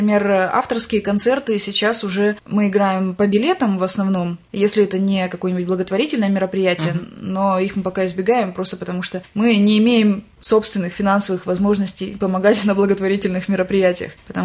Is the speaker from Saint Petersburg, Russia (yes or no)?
no; Taganrog, Rostov Oblast, Russia; я из Таганрога, а Таганрог, он город на самом деле очень такой многонациональный получается, не только потому, что он южный, потому что изначально это греческая провинция была